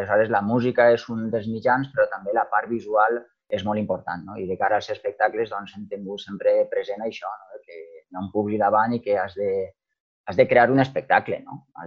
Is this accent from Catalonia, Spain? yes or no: no; Alcoy, Valencian Community, Spain; diem que som d'Alcoi i de pobles menys importants.